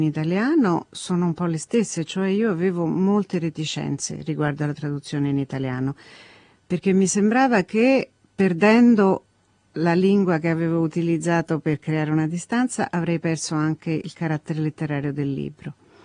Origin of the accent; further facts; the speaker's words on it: Rome, Lazio, Italy; also born or lived in France / Switzerland; io sono cresciuta nel bilinguismo, sono nata qui a Roma, però i miei genitori ci avevano messo mio fratello ed io alla scuola francese, per cui praticamente abbiamo imparato insieme il francese e l'italiano. Poi sono andata a vivere prima in Francia, poi in Svizzera